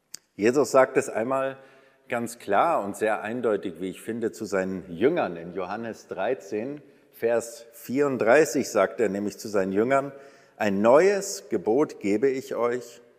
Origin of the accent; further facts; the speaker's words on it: Munich, Bavaria, Germany; ich komme ursprünglich aus München, hört man nicht, ich weiß, aber beschweren sich auch immer alle aus Bayern, dass ich keinen Akzent mitgenommen habe, keinen Dialekt